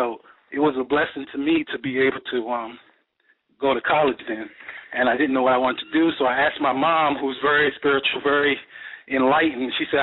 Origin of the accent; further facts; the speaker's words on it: North Carolina, United States; also born or lived in Newark; So I was born in Newark. We attended Clara Muhammad School there in Newark, and we left when I was around 8, but we went to North Carolina, and I attended Clara Muhammad School in North Carolina.